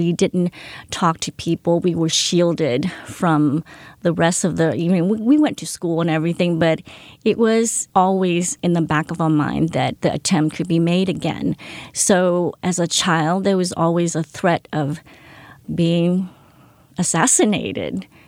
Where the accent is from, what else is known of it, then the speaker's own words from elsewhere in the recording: Da Nang, Vietnam; also born or lived in Nha Trang; I was born in Nha Trang. It's a coastal town of South Vietnam. We moved to Da Nang when I was four.